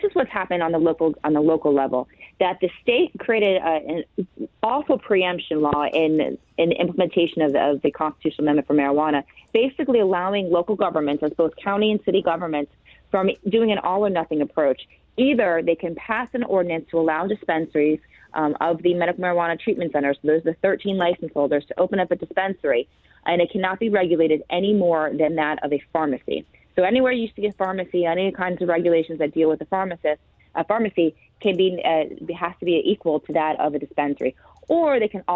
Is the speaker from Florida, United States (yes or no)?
yes; Florida, United States